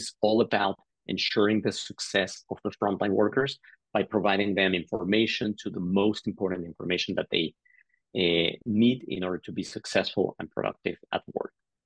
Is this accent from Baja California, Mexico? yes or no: no; Mexico City, Mexico; I'm originally from Mexico City.